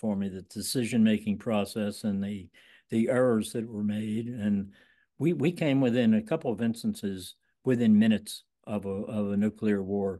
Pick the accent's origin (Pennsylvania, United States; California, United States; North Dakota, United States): Pennsylvania, United States; accent: Philadelphia; I want my Philadelphia accent to be heard clearly